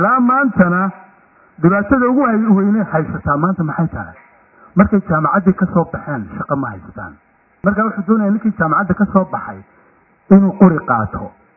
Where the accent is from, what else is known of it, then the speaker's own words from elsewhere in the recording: Awdal, Somalia; Camud University waxay ku taalaa gobolka Awdal oo anigu ka socdo oo meesha aan ku dhashay ah.